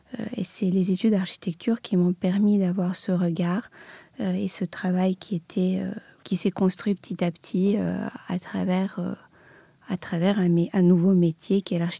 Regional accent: Belgrade, Serbia; je suis née à Belgrade, j'ai grandi en Serbie dans une famille d'artistes, peintres, architectes et ingénieurs, donc dans un milieu artistique.

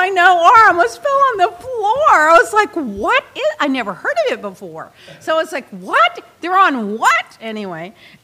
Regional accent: Dallas, Texas, United States; So I'm from Texas. I live in Dallas. Everything's on time.

